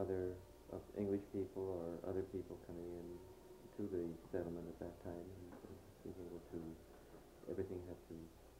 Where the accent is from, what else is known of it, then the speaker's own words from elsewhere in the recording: Bangor, Saskatchewan, Canada; born there; I was born in 1926 in Bangor.